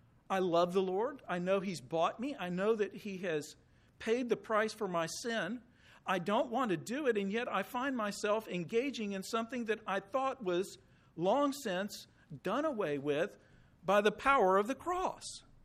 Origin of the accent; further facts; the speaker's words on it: Houston, Texas, United States; I grew up in Houston, of course, but we would go in the summers to my aunt and uncle. They lived in the country.